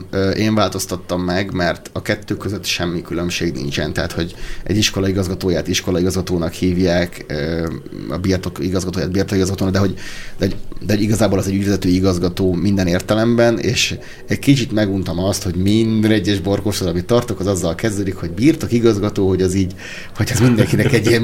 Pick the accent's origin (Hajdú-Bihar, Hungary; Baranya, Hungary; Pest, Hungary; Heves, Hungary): Pest, Hungary; Üröm; hát én Budapest mellett nevelkedtem, tehát én ürömi vagyok